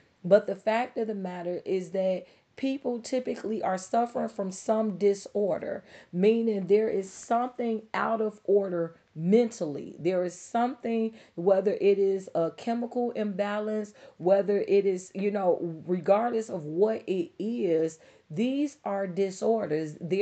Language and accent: English; Chicago, Illinois, United States; and I'm from Chicago. I've been to my fair share of hospitals throughout Chicago